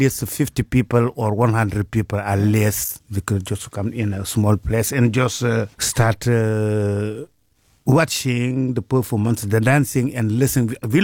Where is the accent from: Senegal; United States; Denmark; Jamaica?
Senegal; Podor, Saint-Louis; My hometown called Podor mm-hmm. is a very cultural hometown, cultural city, because it's right on the edge of the Empire of Mali.